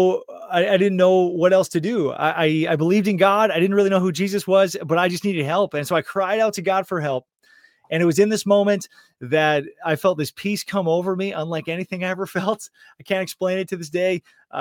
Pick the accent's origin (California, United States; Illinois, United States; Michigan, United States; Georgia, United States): Michigan, United States; I grew up in Michigan, started playing hockey when I was 4 years old.